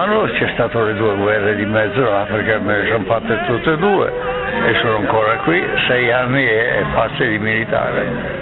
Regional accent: Milan, Lombardy, Italy; now in Sanremo, Italy; No, sono di Milano.

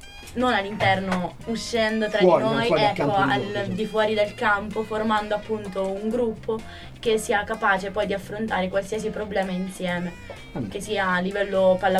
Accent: Calabria, Italy; now in Perugia, Italy; No, non sono di Perugia, vengo dalla Calabria e sono arrivata l'anno scorso.

